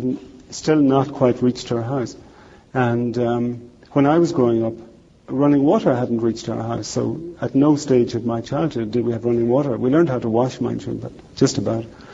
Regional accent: Munster, Ireland; our neighbours, when I grew up in Tipperary, all went to the well for water.

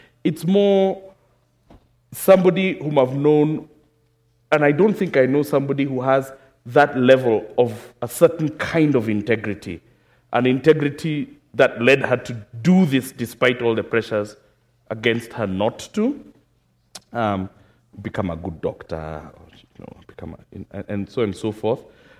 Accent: Nakuru, Nakuru County, Kenya; And I was in my hometown in Nakuru, very broke

